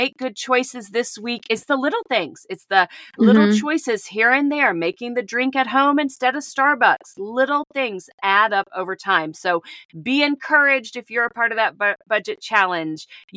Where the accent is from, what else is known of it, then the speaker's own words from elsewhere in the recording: Asheville, North Carolina, United States; I grew up in and around the Asheville, North Carolina area. Brevard, North Carolina is where my heart lives. Cedar Mountain, North Carolina.